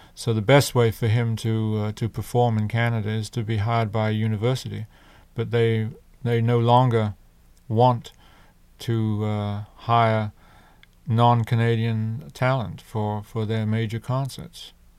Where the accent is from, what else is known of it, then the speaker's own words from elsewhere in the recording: England, United Kingdom; now in United States; and I come from England originally